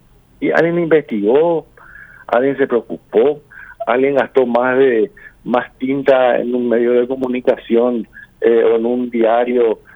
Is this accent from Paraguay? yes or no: yes; Paraguay; Entonces tenemos que preguntar nosotros como paraguayos qué es lo que queremos.